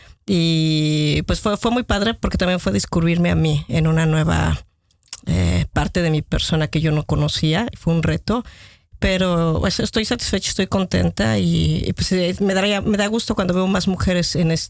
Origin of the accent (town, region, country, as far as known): Mexico